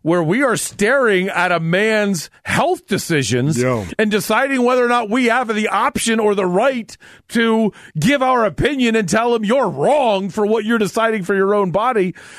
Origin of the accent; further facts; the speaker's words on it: United States; As an American, man, I stand up for your right to do anything.